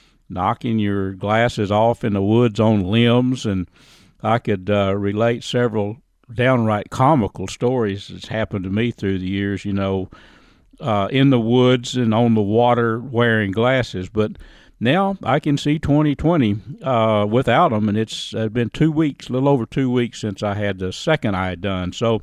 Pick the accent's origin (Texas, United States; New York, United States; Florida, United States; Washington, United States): Texas, United States; Dimple; I was raised up in Dimple community north of Clarksville, about 6 miles, right on Pecan Bayou.